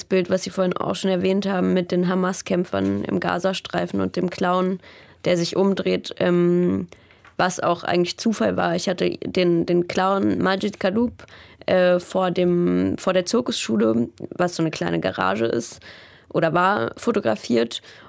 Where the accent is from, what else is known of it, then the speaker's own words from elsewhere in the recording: Baden-Baden, Baden-Württemberg, Germany; ich bin in Baden-Baden aufgewachsen